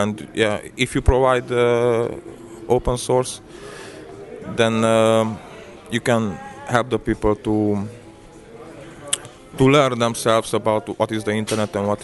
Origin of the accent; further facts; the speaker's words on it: Transylvania, Romania; English is a second language; From Transylvania.